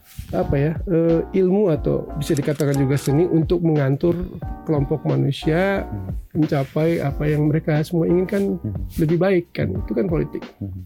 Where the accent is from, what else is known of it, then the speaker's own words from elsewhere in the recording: Indonesia; born there; Karena gue hidup di sini, gue hidup di Indonesia, gue lahir di Indonesia, gue bekerja di Indonesia